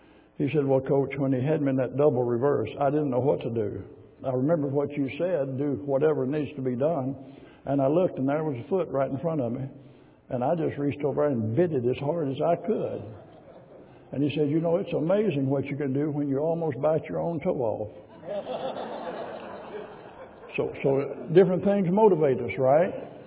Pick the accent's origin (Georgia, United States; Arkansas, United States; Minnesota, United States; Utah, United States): Arkansas, United States; Now, you understand I'm from Arkansas. There's still some Arkansas stuff in there.